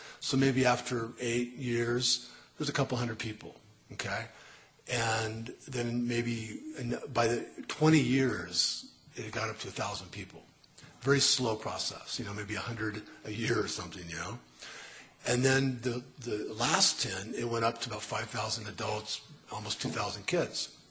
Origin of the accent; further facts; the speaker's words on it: San Francisco, California, United States; born there; also born or lived in Seattle / Montana / Arizona / Mexico; I was born in San Francisco, lived in all over the place. Seattle, Montana, Arizona, Mexico, San Diego, downtown LA, slums, all over.